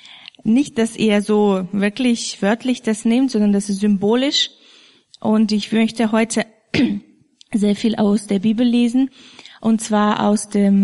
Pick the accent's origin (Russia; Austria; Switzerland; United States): Russia; Far East; German is a second language; now in Germany; ursprünglich komme ich aus Russland. David hat schon erwähnt, aus der östlichsten Grenze, also östlichste Gebiet von Russland. Das liegt in der Nähe von Japan.